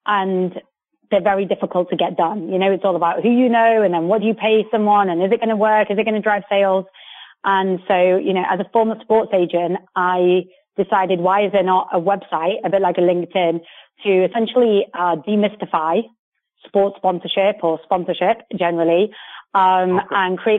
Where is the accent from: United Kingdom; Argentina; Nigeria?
United Kingdom; accent: British; I, as you can hear, I'm British, and you mentioned I'm in the UK.